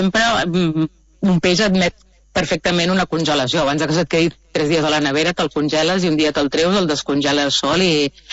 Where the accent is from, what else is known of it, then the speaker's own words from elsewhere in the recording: Arenys de Mar, Catalonia, Spain; Correcte, traiem pit de que som d'Arenys.